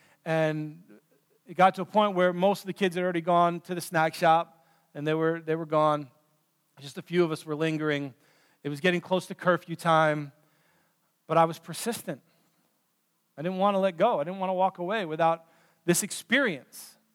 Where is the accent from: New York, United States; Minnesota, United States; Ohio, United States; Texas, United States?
New York, United States; New York City; I grew up in New York City, and our camps were always upstate New York.